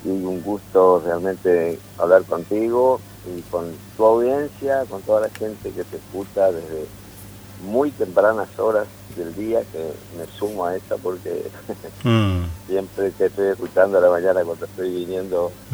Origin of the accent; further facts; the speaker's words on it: Colonia Tarango, Misiones, Argentina; born there; Mira, nací en Colonia Tarango, o también conocido como San Juan de las Ciegas, que es un paraje entre Apóstoles y Cerro Azul.